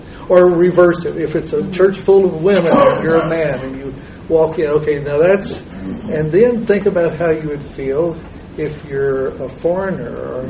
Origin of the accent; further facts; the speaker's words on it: Texas, United States; I was just thinking about when I was a boy growing up in Texas, I didn't know people who were other than me.